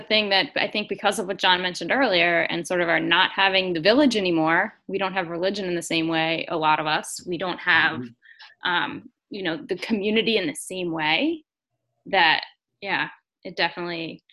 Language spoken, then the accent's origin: English; Pennsylvania, United States; now in New York City, United States; Like, I grew up outside Philadelphia, but now I live in New York City.